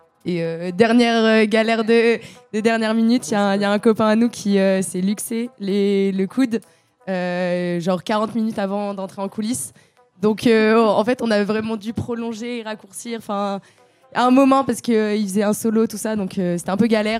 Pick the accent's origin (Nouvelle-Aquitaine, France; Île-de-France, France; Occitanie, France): Nouvelle-Aquitaine, France; La Souterraine; On vient de la Souterraine.